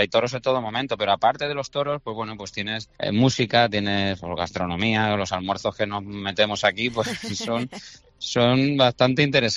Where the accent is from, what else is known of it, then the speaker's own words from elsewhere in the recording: Castilla-La Mancha, Spain; los de mi tierra, los de la Sierra del Segura. Yo soy de Jin, como bien sabes